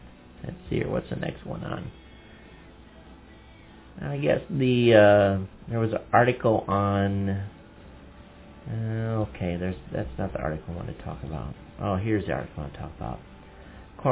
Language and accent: English; United States; I know as an American, you know, we value our freedom of speech considerably.